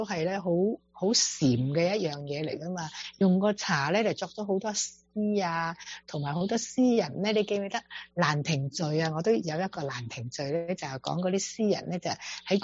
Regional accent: China; 即系嗰个洗碗机真系唔系好啱我哋中国人嗰啲。

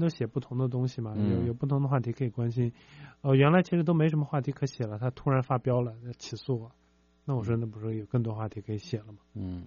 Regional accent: China; 我们中国人的这个，还正属于一个 developing 正在发展的过程中啊。

